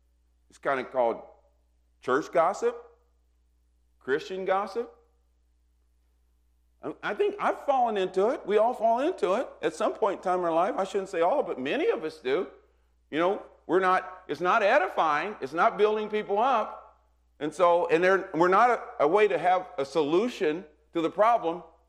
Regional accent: Illinois, United States; I grew up right outside of St. Louis, but I was about 45 minutes from Kentucky. So we were really in the South, Southern Illinois, where it was classified.

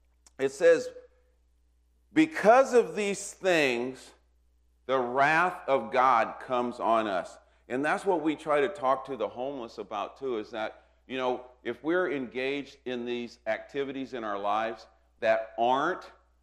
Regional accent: Illinois, United States; I grew up right outside of St. Louis, but I was about 45 minutes from Kentucky. So we were really in the South, Southern Illinois, where it was classified.

